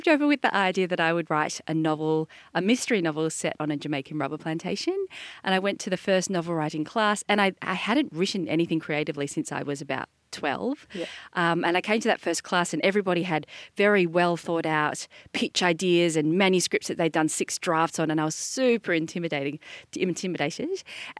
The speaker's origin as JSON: {"language": "English", "town": "Perth", "region": "Western Australia", "country": "Australia", "tie": "born or raised there", "lives_now": "Melbourne, Australia", "said": "Yeah, I grew up in Western Australia in Perth. I studied law there, and I was miserable and terrible at it."}